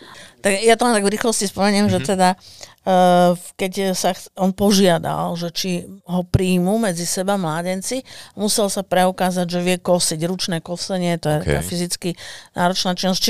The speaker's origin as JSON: {"language": "Slovak", "town": "Bratislava", "region": "Bratislava Region", "country": "Slovakia", "said": "napríklad ja som z Ružinova"}